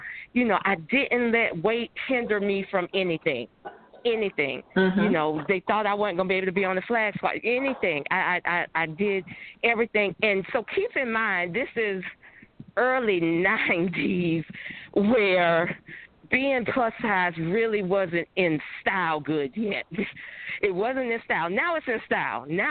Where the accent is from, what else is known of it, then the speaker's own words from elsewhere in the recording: Florence, South Carolina, United States; moved away as an adult; Now, keep in mind, I came from Florence, South Carolina, where, you know, Charlotte was big city for us